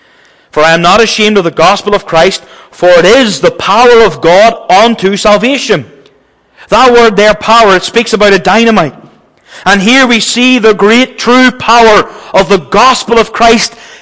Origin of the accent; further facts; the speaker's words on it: Northern Ireland, United Kingdom; You think of the revival even back in my home country of Ulster in 1859.